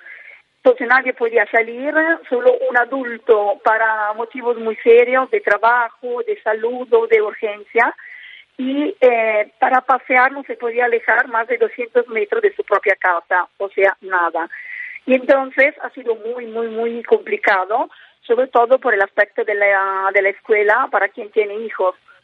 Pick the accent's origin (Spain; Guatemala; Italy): Italy; Spanish is a second language; also born or lived in Mexico; la verdad que yo soy italiana, se darán cuenta por mi acento.